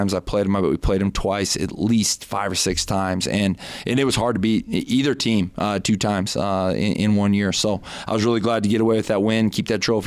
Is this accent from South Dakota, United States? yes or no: yes; South Dakota, United States; we played him in 1996, and I was a redshirt freshman on the sideline, and I was from South Dakota.